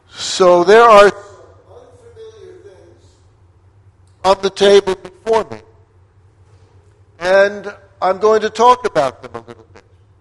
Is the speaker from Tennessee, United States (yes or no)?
no; New York City, New York, United States; born there; I was born in the Holy Land, New York City.